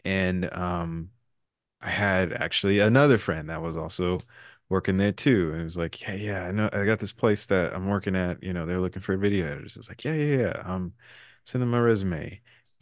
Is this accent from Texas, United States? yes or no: yes; Houston, Texas, United States; Well, for me, I was from Houston